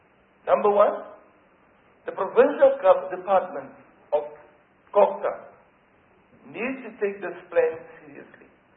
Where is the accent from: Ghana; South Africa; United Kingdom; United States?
South Africa; Northern Cape; and I'm from the Northern Cape.